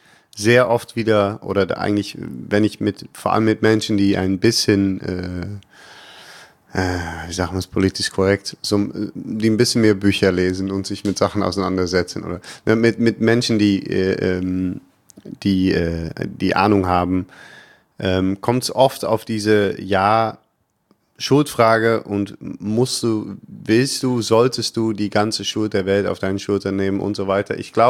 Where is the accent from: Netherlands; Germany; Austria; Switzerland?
Netherlands; German is a second language; Ich weiß nicht, ob ich da als Holländer so viel besser ankomme.